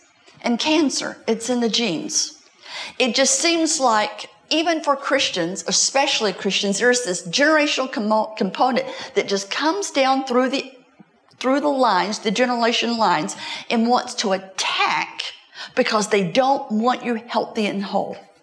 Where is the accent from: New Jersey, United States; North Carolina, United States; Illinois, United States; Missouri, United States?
North Carolina, United States; Fayetteville; If you go back to my hometown in Fayetteville, North Carolina